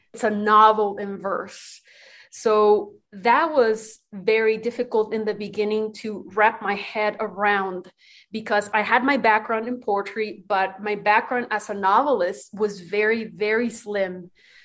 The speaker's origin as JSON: {"language": "English", "town": "Ciudad Juárez", "region": "Chihuahua", "country": "Mexico", "tie": "born or raised there", "said": "which they're based, as you note, on my experience growing up in Ciudad Juárez."}